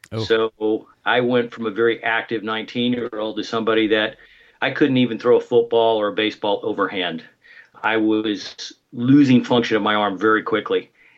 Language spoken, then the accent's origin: English; Orlando, Florida, United States; moved away; I'm originally from Orlando, Florida. We moved to California in 1974 for my father to attend chiropractic college.